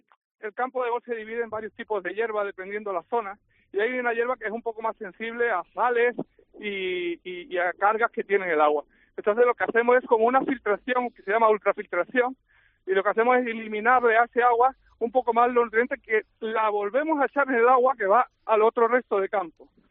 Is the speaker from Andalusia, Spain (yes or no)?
yes; Andalusia, Spain; now in Balearic Islands, Spain; desde que llegué a la isla, que hace 22 años que llegué, que vengo de Andalucía, ¿no? Que soy andaluz, donde allí todos los campos hace 22 años se regaban con agua de pozo